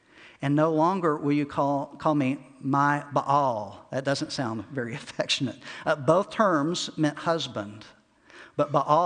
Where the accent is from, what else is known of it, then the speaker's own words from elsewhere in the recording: Texas, United States; I grew up in Texas. Everything's flat there.